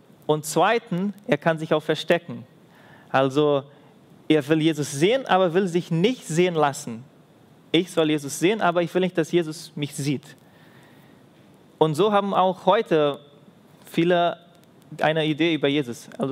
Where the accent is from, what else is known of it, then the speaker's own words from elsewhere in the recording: Brazil; German is a second language; Und ich komme aus Brasilien